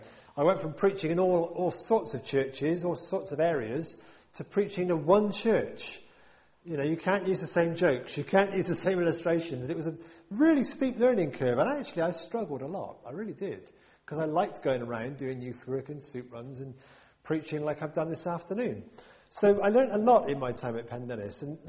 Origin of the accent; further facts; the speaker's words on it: Bristol, South West England, United Kingdom; born there; also born or lived in Porter's Head; I'm effectively from Porter's Head, aren't I, really? I was born in Bristol, so I'm a Bristolian. But 4 years in Porter's Head, then the following 7 years in Bristol, namely Hannum, and as I say, for 26 years at Speedwell.